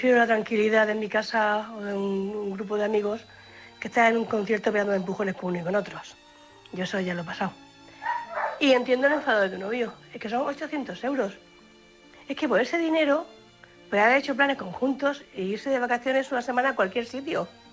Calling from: Cartagena, Region of Murcia, Spain; corresponsal de Cartagena.

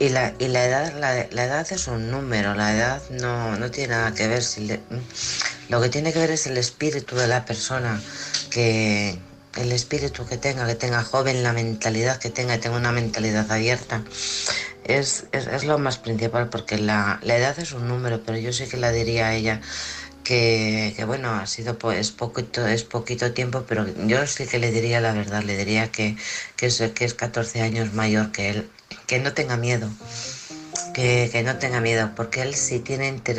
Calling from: Alcorcón, Community of Madrid, Spain; de Alcorcón.

